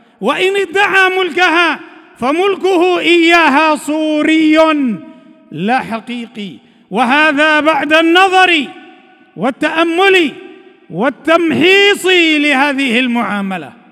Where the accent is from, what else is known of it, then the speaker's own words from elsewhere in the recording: Libya; تعلمون ما تمر به بلادنا ليبيا